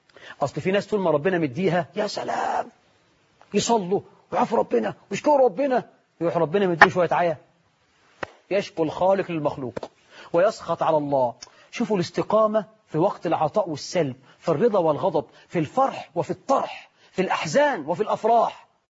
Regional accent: Egypt; بلدنا مصر

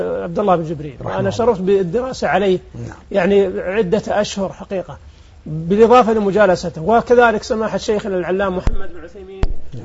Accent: Saudi Arabia; أنا أذكر بعض الكتاب لما حصل تشكيل هيئة كبار العلماء عندنا في السعودية.

